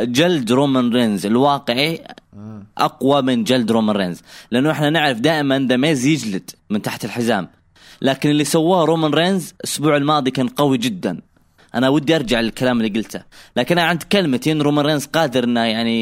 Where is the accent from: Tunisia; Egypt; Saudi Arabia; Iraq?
Saudi Arabia; لنا كسعوديين